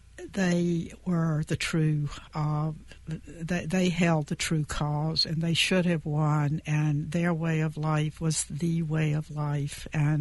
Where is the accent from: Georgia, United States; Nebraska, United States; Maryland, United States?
Georgia, United States; also born or lived in Minneapolis, Minnesota; the Jim Crow South, where I grew up in Georgia, were still with me and were still affecting my life.